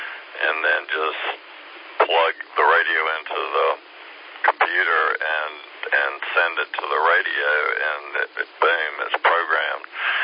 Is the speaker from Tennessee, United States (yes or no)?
no; Greenville, South Carolina, United States; also born or lived in Charleston; I was born and raised in Greenville, and my wife was too, and we've lived here all our lives except for 2.5 years. We lived in Charleston on James Island